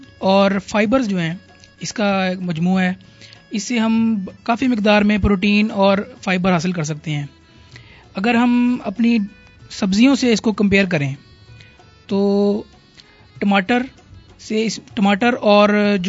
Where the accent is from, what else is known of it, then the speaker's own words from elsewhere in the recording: Rahim Yar Khan, Punjab, Pakistan; اور میرا تعلق رحیم یار خان سے ہے.